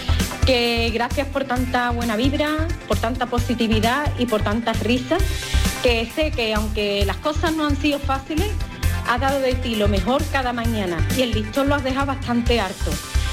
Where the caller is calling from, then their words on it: Isla Cristina, Andalusia, Spain; de Isla Cristina.